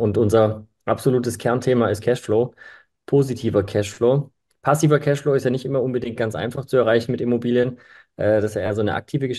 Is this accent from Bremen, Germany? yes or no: no; Stuttgart, Baden-Württemberg, Germany; ich komme aus Stuttgart.